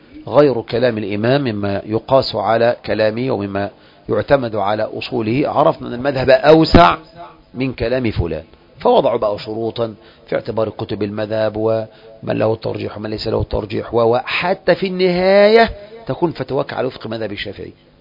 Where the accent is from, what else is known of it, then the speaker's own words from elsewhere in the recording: Lower Egypt, Egypt; حتى عندنا في مصر ما يكون في الصعيد من ألفاظ قد لا يكون هو الذي عندنا في بحري